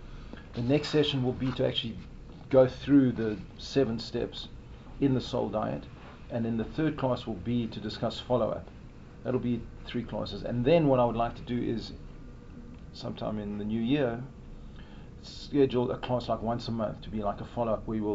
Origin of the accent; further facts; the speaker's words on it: Port Elizabeth, Eastern Cape, South Africa; From my accent, you can tell I'm not Native American. I grew up in South Africa, in a city called Port Elizabeth, went to University of Cape Town, studied actuarial science